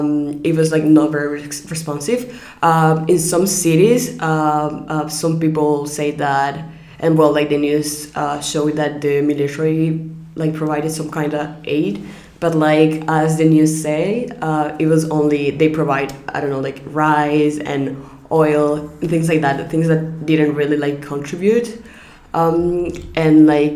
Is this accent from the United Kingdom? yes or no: no; Nicaragua; English is a second language; now in Mostar, Bosnia and Herzegovina; from Nicaragua. I'm 17 years old, and I'm a second year in UWC Mostar.